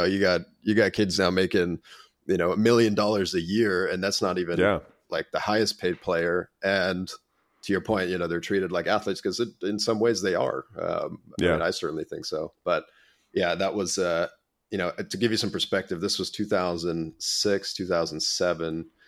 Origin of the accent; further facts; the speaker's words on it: Germany; also born or lived in Japan; So born in Japan, raised in Germa